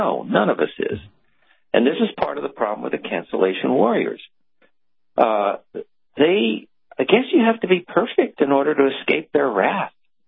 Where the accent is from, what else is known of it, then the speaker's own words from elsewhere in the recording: Los Angeles, California, United States; born there; first language Spanish; English is a second language; I was born in East L.A. in a Spanish-speaking household, okay?